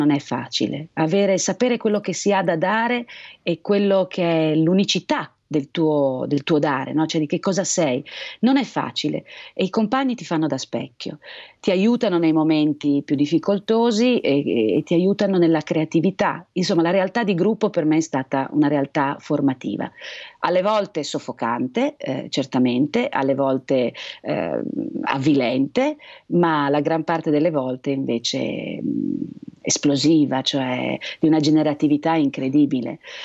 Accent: Florence, Tuscany, Italy; perché dobbiamo scontarla ancora come fiorentini

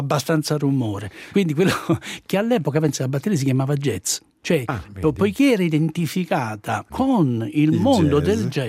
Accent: Naples, Campania, Italy; io sono napoletano

